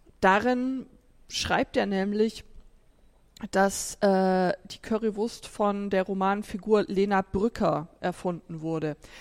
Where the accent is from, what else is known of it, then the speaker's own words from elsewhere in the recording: West Germany, Germany; So als Westdeutsche